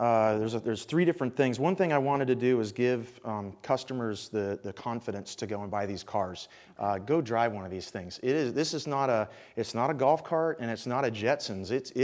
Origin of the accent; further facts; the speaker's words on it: Panama City, Florida, United States; born there; I was born in Panama City, so I'm a Florida native.